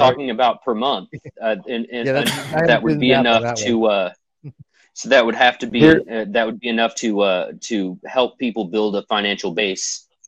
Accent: Kentucky, United States; I'm originally from Eastern Kentucky, one of the most impoverished places in the country

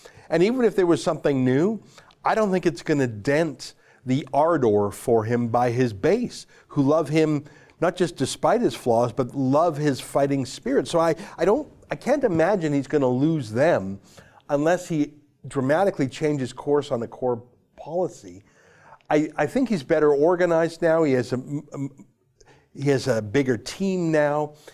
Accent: Canada; I'm an outsider. I'm a Canadian.

